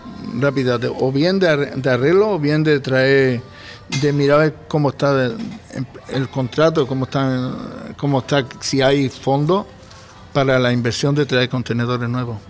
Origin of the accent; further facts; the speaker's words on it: Melilla, Spain; Los que somos de Melilla mucho tiempo siempre hemos conocido la desembocadura del río.